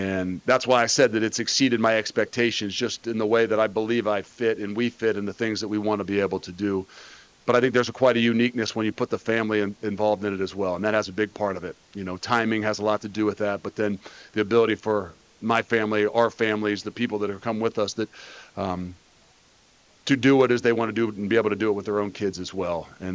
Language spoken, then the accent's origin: English; Midwest, United States; And obviously I learned that growing up in the Midwest